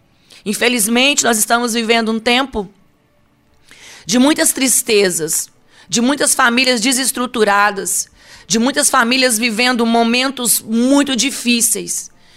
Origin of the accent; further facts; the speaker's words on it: Minas Gerais, Brazil; now in Espírito Santo, Brazil; eu sou natural de Minas Gerais e eu estou aqui no Espírito Santo desde 1992.